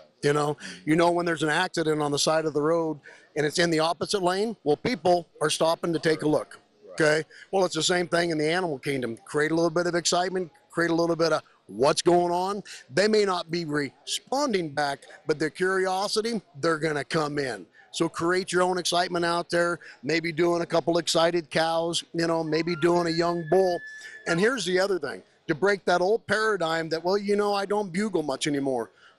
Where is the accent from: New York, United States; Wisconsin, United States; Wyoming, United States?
Wyoming, United States; Riverton; I'm from Riverton, Wyoming. I didn't grow up calling predators